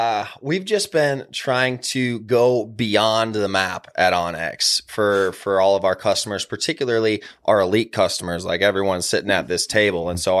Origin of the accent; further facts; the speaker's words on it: Wisconsin, United States; now in Montana, United States; growing up in Wisconsin, moving out to Montana